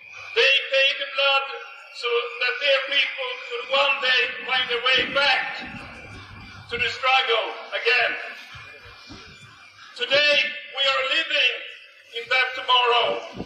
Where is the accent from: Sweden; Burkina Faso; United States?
Sweden; English is a second language; I'm from Sweden and I represent the Nordic Resistance Movement. In addition to my Swedish blood, there is also Norwegian and German blood